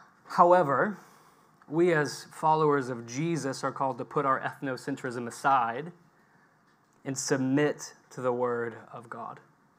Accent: United States; now in Birmingham, United Kingdom; I'm an American, living and working in the UK, spending most of my time with Persians.

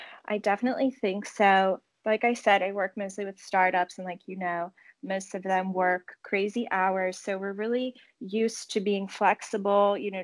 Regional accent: United States; I knew how to speak Spanish, mostly because I'm American, but my father is Portuguese.

